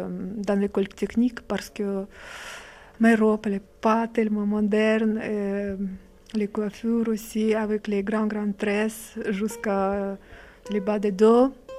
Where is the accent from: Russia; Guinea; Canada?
Russia; Moscow Oblast; French is a second language; Oui, j'ai grandi à un petit village à côté de Moscou, 100 km à côté de Moscou, un petit village.